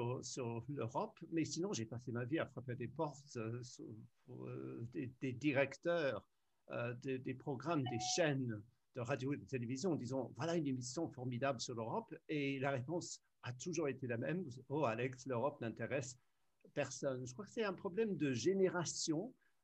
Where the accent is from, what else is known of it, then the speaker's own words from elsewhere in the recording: South West England, United Kingdom; Moi, j'ai grandi en Cornouailles dans les années 60.